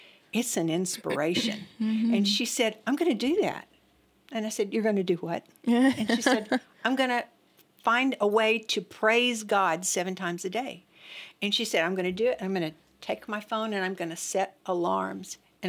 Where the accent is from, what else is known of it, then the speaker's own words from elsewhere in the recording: Abilene, Texas, United States; I grew up in Abilene. And my husband and I worship here at Baker Heights Church of Christ.